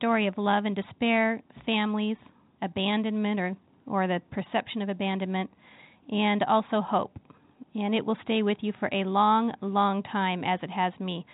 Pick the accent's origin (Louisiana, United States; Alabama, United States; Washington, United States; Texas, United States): Washington, United States; Spokane; I'm also from the Lilac City, and I have read a lot about you.